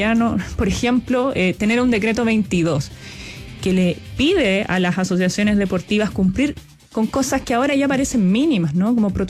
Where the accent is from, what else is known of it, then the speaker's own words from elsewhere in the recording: Chile; A veces como chilenas, chilenos, nos cuesta valorar lo que hacemos como país.